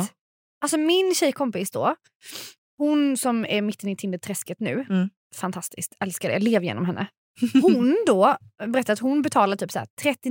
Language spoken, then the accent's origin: Swedish; Finland; Jag är finlandssvensk. Jag har fått höra att jag låter som ett mumintroll.